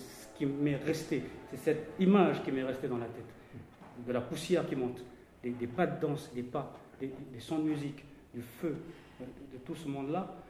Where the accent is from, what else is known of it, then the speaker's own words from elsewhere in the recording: Canala, New Caledonia; J'ai grandi à Kanala